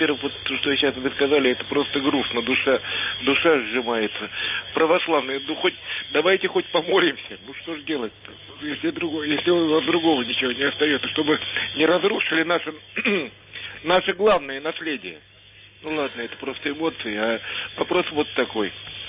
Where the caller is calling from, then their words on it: Moscow, Russia; благословите … из Москвы.